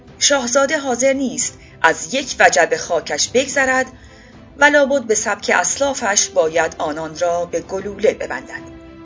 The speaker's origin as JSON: {"language": "Persian", "country": "Iran", "said": "من هم به عنوان یک ایرانی"}